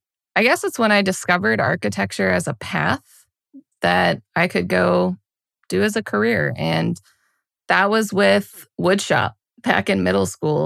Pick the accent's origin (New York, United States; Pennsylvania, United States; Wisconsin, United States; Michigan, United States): Pennsylvania, United States; Pittsburgh; In Pittsburgh, Pennsylvania. So for anybody local to me, I went to North Allegheny.